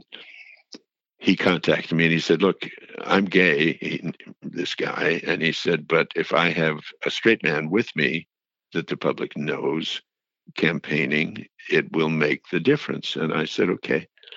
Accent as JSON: {"language": "English", "town": "West Hollywood", "region": "California", "country": "United States", "tie": "born or raised there", "said": "I grew up in West Hollywood and thought that the Marine Corps"}